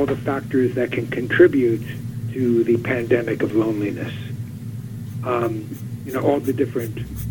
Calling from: Nassau County, New York, United States; I'm calling from Nassau County on Long Island.

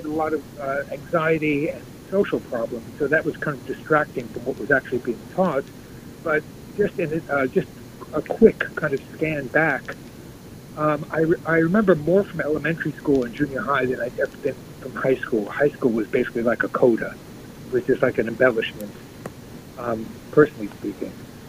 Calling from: New York, United States; in Long Island.

